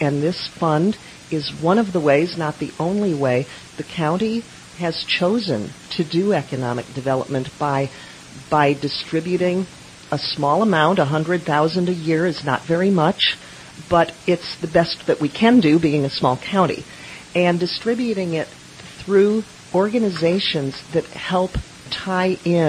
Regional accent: Yachats, Oregon, United States; Well, that is a group that's very near and dear to my heart, as I am from Yahats, and I'm one of the founders of that organization.

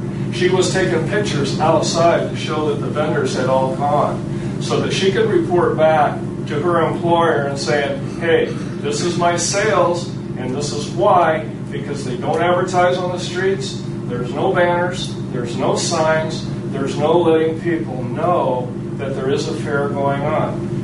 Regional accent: California, United States; I was raised on Lincoln County. I was raised on Los Angeles County fairs.

